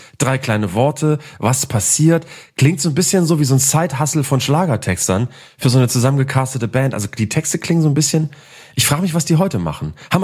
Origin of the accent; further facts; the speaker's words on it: Northern Germany, Germany; Ich bin auch Norddeutscher und hasse das auch